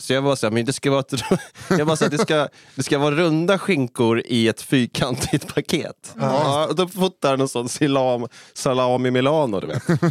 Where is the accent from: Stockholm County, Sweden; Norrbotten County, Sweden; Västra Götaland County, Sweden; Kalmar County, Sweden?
Stockholm County, Sweden; Ekerö; Stockholm så då, om man ska vara jävligt yxig. Men specifikt så Vasastan tills jag var 7 och sen Ekerö.